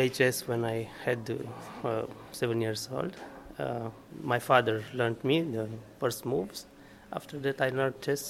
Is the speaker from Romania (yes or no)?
yes; Romania; English is a second language; Yes, I'm from Romania.